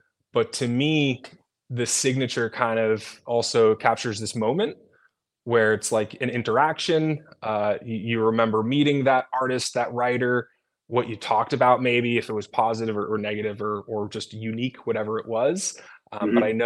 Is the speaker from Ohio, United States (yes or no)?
no; New Jersey, United States; So I grew up in Jersey, like I said, and my dad grew up in Philly.